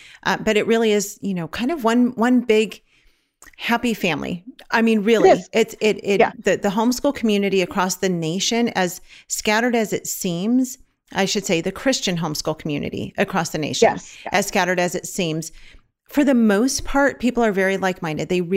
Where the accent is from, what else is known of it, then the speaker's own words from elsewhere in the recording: Los Angeles, California, United States; So, well, because, you know, we're from Los Angeles.